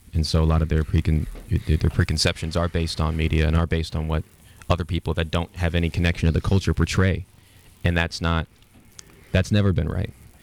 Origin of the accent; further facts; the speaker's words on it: Chicago, Illinois, United States; growing up in Chicago, there were lots of protests, lots of political action groups that were against crime and violence in those neighborhoods.